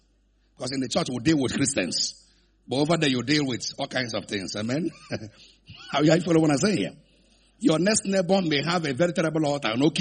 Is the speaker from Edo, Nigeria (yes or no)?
no; Onitsha, Anambra, Nigeria; I come from Onitsha. Onitsha is one of the homes of the largest markets in Africa.